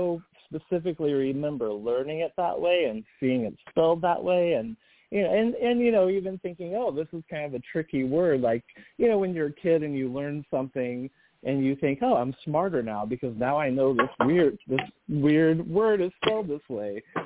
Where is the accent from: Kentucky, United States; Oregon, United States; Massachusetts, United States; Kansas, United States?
Kansas, United States; growing up in Kansas, I don't think they were teaching us anything about the original Latin.